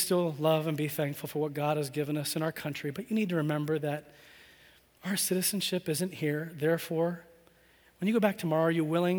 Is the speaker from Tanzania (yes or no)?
yes; Tanzania; When I was growing up in Tanzania, I went to a place called Morogoro International School, a school of about 150. It was a British school. I went there for 7 years. I was the only American.